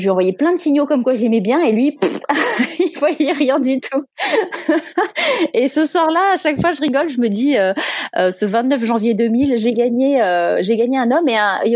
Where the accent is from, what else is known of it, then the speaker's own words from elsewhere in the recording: Southern France, France; now in United States; Je viens du sud de la France, on a quand même une invasion de moustiques tigrés